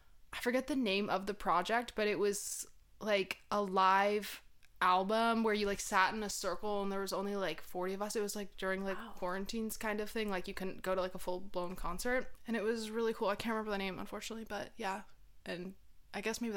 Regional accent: Mississauga, Ontario, Canada; Well, I'm from Mississauga, but yeah.

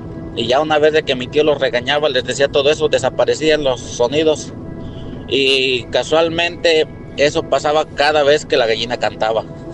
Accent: Zacualpan, Veracruz, Mexico; also born or lived in State of Mexico; now in United States; parte de mi niñez la viví en Veracruz. Nosotros somos de un lugar que se llama Zacualpan, Veracruz, es allá por las montañas, colindando con Hidalgo.

